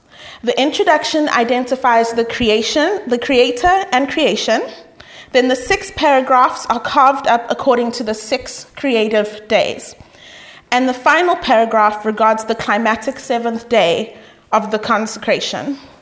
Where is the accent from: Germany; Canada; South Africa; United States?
South Africa; first language Sotho; English is a second language; I am from South Africa. I know it sounds like I'm British / Australian / Haitian, you know, all sorts of things. I've even got France once, but no, I am South African. I am Sotho. That is my native language. That is my tribe.